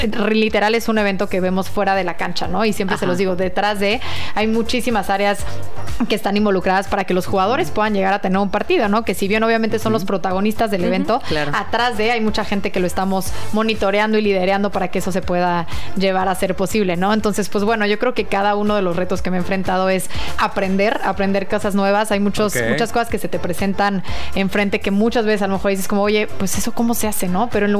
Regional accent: Mexico City, Mexico; now in Tijuana, Mexico; De Ciudad de México.

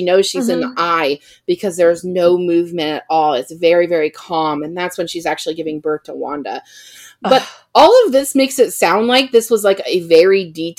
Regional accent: Ohio, United States; also born or lived in Florida, United States; I mean, I grew up in Ohio. It's only because I lived in Florida for 5 years.

